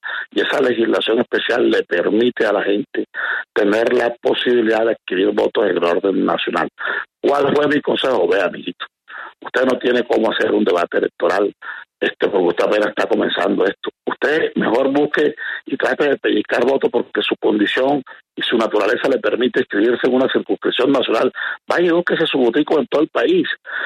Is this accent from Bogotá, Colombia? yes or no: no; Barranquilla, Atlántico, Colombia; Yo vengo desde la Junta de Acción Comunal del barrio Santa María, un barrio al sur de Barranquilla, donde me crié, donde me formé, donde me hice. Un barrio vulnerable, un barrio de invasión.